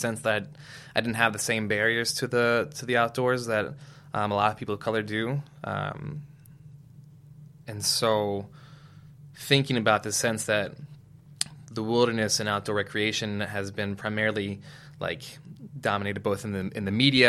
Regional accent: Indiana, Pennsylvania, United States; So when I grew up in Indiana, Pennsylvania, I grew up in a very, like, small bubble. Our town's a small bubble.

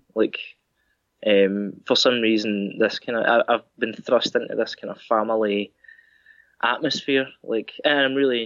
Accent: Scotland, United Kingdom; accent: Ayrshire; And it's Dunmellington, sorry. That's my Ayrshire accent.

